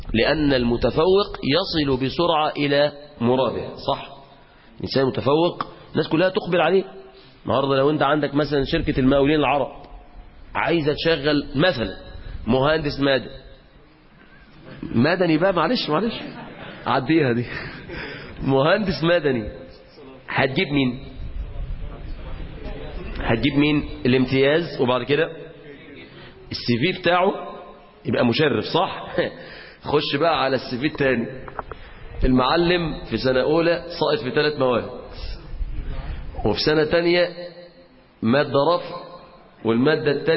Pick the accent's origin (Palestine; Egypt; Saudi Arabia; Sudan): Egypt; Mansoura, Dakahlia; وطبعا أنا بقى كنت موجود عندنا في المنصورة